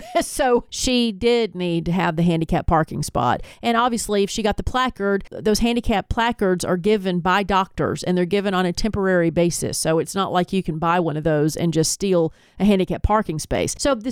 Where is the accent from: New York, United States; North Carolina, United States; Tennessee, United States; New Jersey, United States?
Tennessee, United States; now in Georgia, United States; But in Georgia, I mean, at one point, and I grew up in Tennessee, at one point we did have seasons.